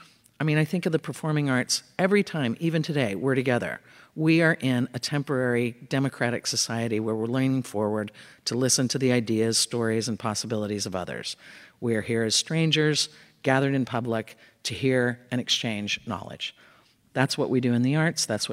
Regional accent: West Coast, United States; I was in Los Angeles prior.

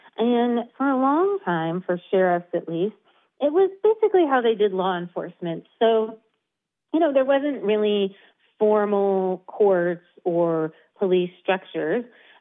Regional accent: Texas, United States; You know, I grew up in Texas, and as a kid growing up, I always thought of sheriffs as, you know, white hat riding on a horse

